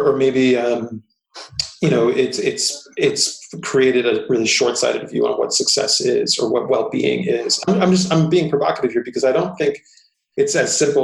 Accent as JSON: {"language": "English", "region": "New York", "country": "United States", "tie": "born or raised there", "said": "Well, you know, this is the 80s in New York, which was a really interesting time. You know, my parents immigrated to New York in their teens and early 20s."}